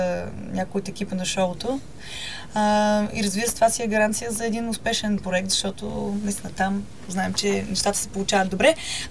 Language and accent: Bulgarian; Karlovo, Plovdiv Province, Bulgaria; Аз съм горда, че съм от Карлово.